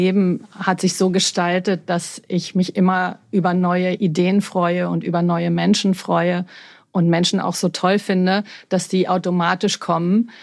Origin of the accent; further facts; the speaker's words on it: Berlin, Germany; Also ich bin ja gebürtige Berlinerin, so eine richtig echte Berliner Pflanze. Mhm. Bin am Kotti groß geworden